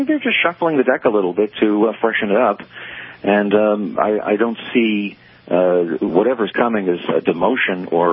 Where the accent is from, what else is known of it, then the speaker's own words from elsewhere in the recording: New York, United States; I used to find Nelson Rockefeller when I was a kid growing up in New York, and he was governor for most of my childhood